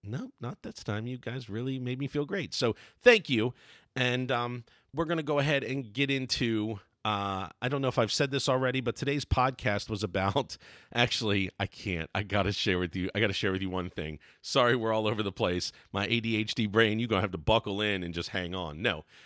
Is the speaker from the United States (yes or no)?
yes; Baltimore, Maryland, United States; I swear I'm from Baltimore.